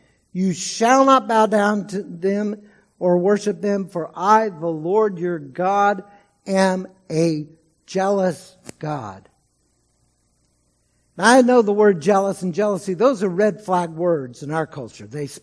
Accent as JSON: {"language": "English", "region": "Texas", "country": "United States", "tie": "born or raised there", "said": "I'm pretty sure he's talking about Houston, my home state."}